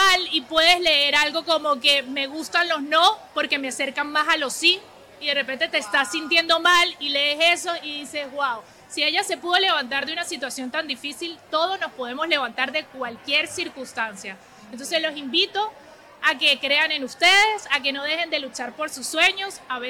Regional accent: Venezuela; Soy venezolana.

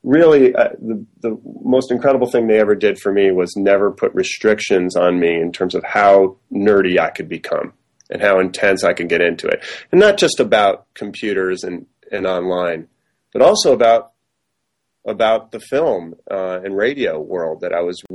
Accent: Southfield, Michigan, United States; where I grew up in Southfield, Michigan, it was a testing center for new technologies on the phone system.

